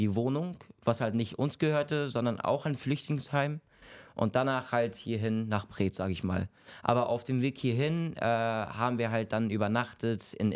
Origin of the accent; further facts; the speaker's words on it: Aleppo, Aleppo Governorate, Syria; also born or lived in Turkey; now in Germany; Also 2011 bin ich halt aus der Stadt Aleppo geflohen. Danach halt in die Türkei und da habe ich dann seit ein Jahr gelebt.